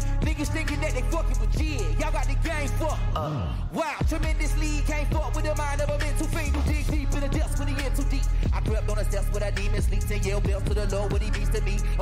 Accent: Atlanta, Georgia, United States; bro. I'm from East Atlanta.

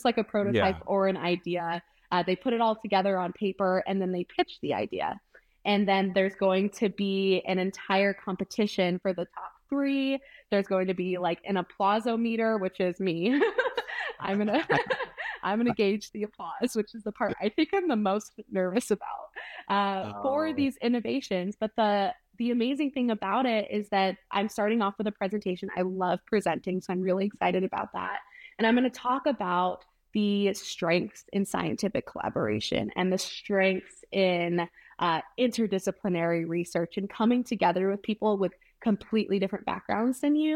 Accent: Idaho, United States; seeing that I grew up in Idaho and they're all in Idaho as well

